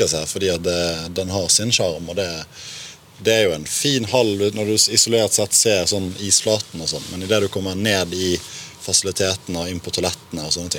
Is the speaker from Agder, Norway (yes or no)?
yes; Sirdal, Agder, Norway; Jeg er fra Sirdal.